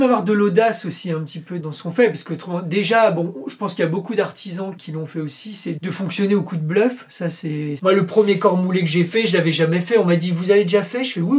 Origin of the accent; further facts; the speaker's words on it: Centre-Val de Loire, France; Je viens du Berry, je viens de ma campagne, avec des parents qui n'avaient pas de réseau.